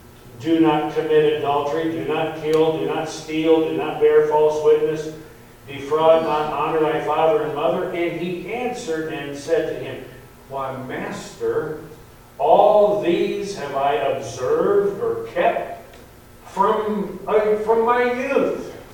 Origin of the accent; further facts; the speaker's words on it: Oklahoma, United States; now in Michigan, United States; You know, I grew up in Oklahoma. And I've told you before, you people here in Michigan, you have some nice, clean-looking rivers.